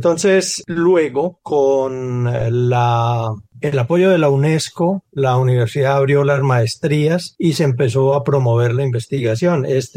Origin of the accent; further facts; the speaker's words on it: Caldas, Colombia; A pesar de ser caldense, ya me siento vallecaucano.